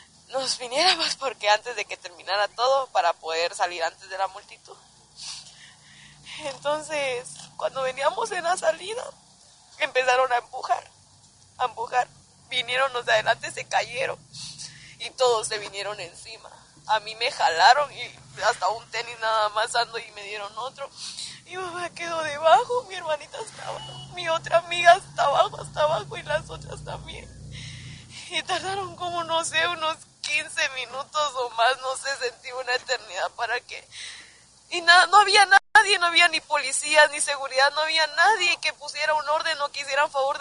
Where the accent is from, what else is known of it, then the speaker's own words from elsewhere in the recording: Malacatán, San Marcos, Guatemala; Somos de Malacatán, veníamos en un carrito y nos venimos.